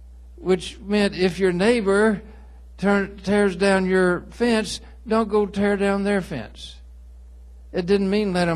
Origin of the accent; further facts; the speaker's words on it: Texas, United States; Of course, I'm from Texas.